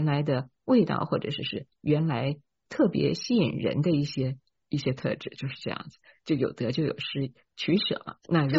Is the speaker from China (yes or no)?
no; Taiwan; 我在台湾长大，那台湾有很多的所谓的台地茶都是灌木的啊